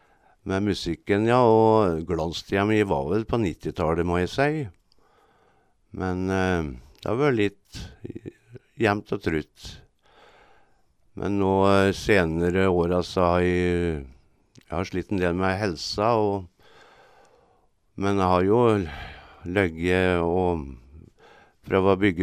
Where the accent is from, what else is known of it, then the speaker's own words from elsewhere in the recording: Alvdal, Innlandet, Norway; now in Hamar, Norway; Ja, jeg bor på Hamar, men jeg er opprinnelig fra Alvdal, oppe i Nord-Østerdalen.